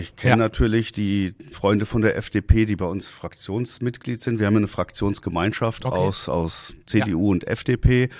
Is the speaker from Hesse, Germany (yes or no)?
yes; Hanau, Hesse, Germany; Ich komme ja aus Hessen, aus Hanau.